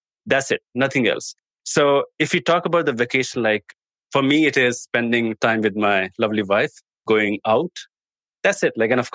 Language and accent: English; India; I'm from India.